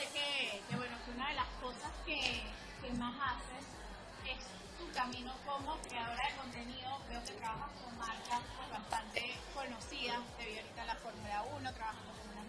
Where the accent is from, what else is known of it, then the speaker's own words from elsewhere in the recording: Venezuela; nosotros como venezolanos de Sudamérica